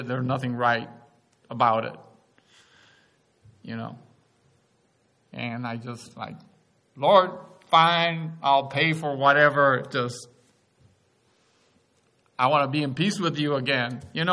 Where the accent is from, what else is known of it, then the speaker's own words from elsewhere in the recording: Mexico; I come from Mexico, you know.